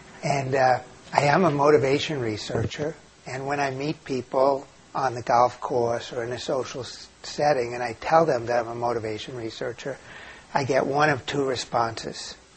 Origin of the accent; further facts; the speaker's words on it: New York City, New York, United States; now in Montreal, Canada; Coming to Montreal as an American from New York City, I quickly made the resolution to learn French.